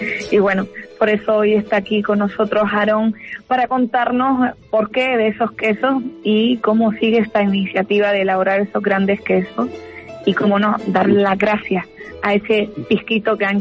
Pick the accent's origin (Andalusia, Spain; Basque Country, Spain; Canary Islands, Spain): Canary Islands, Spain; un buen queso de donde sea, de así, de mi tierra, de Canarias